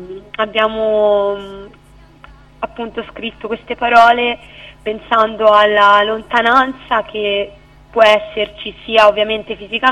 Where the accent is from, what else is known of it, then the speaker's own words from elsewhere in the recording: Tuscany, Italy; ho 23 anni e vengo dalla provincia di Lucca.